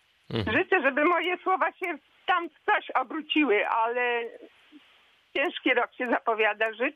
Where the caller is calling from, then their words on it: Świebodzin, Lubusz Voivodeship, Poland; ze Świebodzina.